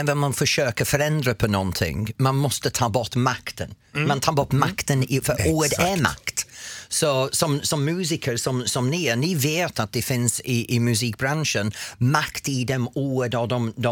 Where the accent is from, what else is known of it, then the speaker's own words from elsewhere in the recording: England, United Kingdom; Gay tycker jag som engelsman, det är en okej ord för mig.